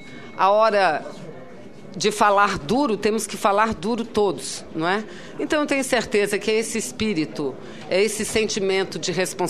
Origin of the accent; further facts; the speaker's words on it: Amazonas, Brazil; Eu venho lá da Amazônia